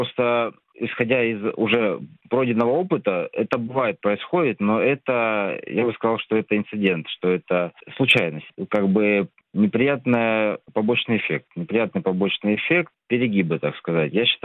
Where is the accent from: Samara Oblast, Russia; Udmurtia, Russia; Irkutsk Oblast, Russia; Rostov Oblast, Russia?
Rostov Oblast, Russia; Veshenskaya; now in Saint Petersburg, Russia; а по матери с Вешенской станицы Ростовской области. Сейчас я проживаю временно в Санкт-Петербурге, а вообще я уроженец Ростовской области.